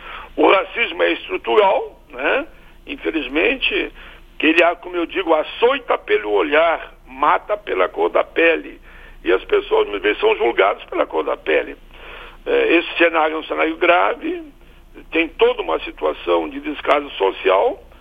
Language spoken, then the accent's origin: Portuguese; Rio Grande do Sul, Brazil; Na minha fala eu disse que eu sou do Brasil, sou do sul do Brasil, do Pampa Gaúcho